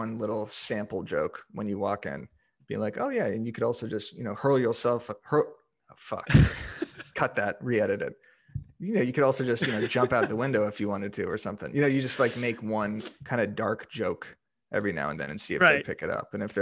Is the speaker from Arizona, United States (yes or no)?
yes; Arizona, United States; now in Los Angeles, United States; Yeah, I'm from Arizona. So if it's below 80 degrees, I'm freezing my ass off.